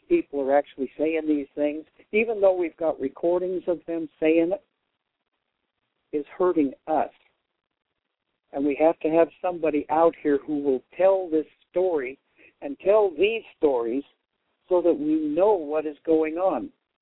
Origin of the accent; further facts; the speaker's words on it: United States; They hate us because we're American. They hate us because we're free.